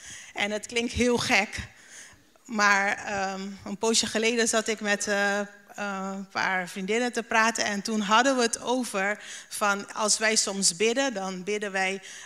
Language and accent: Dutch; Curaçao; Ik ben zelf opgegroeid in Curaçao. Ik heb twee broers.